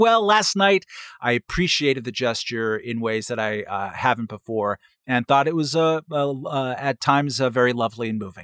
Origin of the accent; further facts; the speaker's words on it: California, United States; I'm from Southern California, as a Kobe Bryant fan, appreciated him a lot.